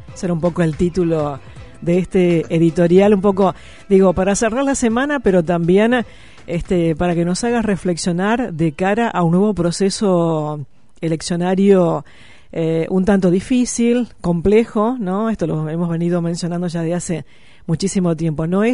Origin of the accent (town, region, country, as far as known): Argentina